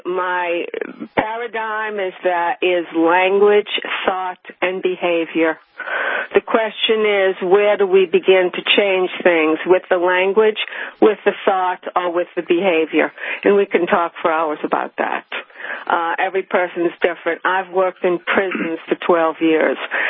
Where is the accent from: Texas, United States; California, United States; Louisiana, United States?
Louisiana, United States; New Orleans; Listen, I come from New Orleans, so we use all kind of words.